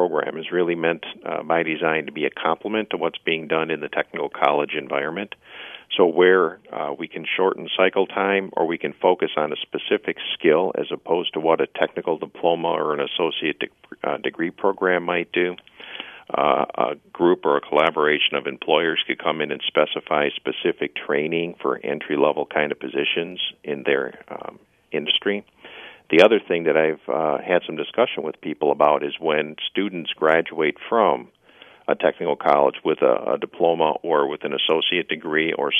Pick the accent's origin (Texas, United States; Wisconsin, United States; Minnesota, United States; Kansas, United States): Wisconsin, United States; Milwaukee; What I was familiar with growing up in Milwaukee is seeing a lot of the canning companies and the automotive frames divisions